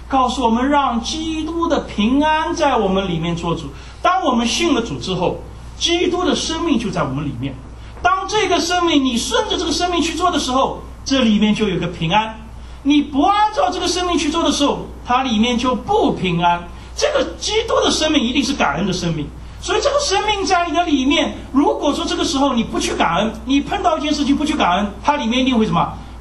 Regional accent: Shanghai, China; also born or lived in Texas / California; now in United States; 我从上海来，上海呢到德州，德州呢再到加州。

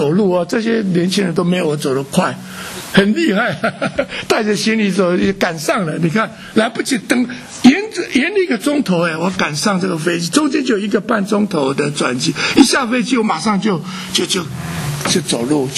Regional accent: Wenzhou, Zhejiang, China; 因为我们温州人也不知道，我们温州人从小就看父母做生意也可以赚很多钱或赚钱

